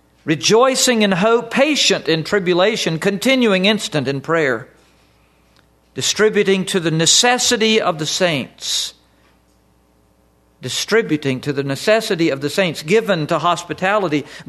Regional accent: Southern United States, United States; Now, I'm from the South, and in the South there's a lot of prejudices.

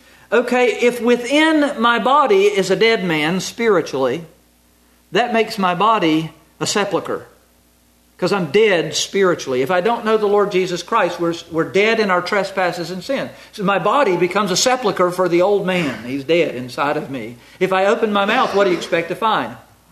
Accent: North Carolina, United States; I'm from North Carolina. Down in North Carolina, we do have poisonous snakes.

